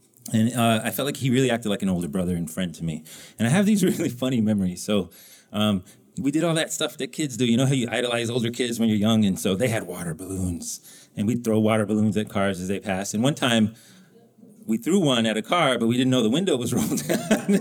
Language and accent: English; New Mexico, United States; I grew up in New Mexico. Guns are a part of a life in New Mexico